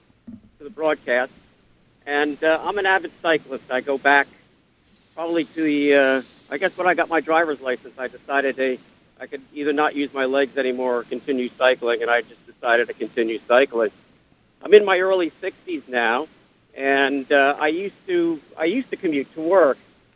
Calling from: New Brunswick, New Jersey, United States; I'm calling from New Brunswick, New Jersey.

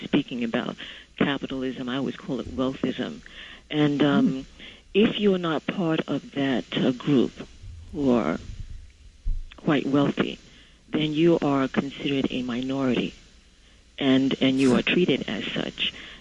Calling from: Brooklyn, New York, United States; I'm calling from Brooklyn.

